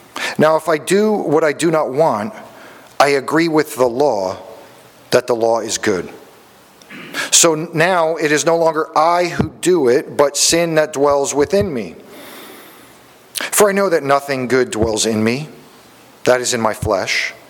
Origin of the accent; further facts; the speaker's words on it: Florida, United States; also born or lived in North Carolina; we've just moved here, and we're from South Florida, but for the last 7 years, we've been in North Carolina, and we moved here a couple months ago